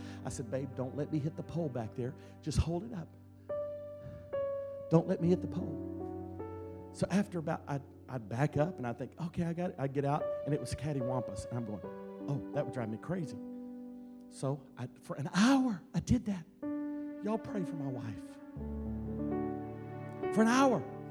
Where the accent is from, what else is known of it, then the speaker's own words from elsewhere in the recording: Texas, United States; My dad used to tell me, we're from Texas, okay?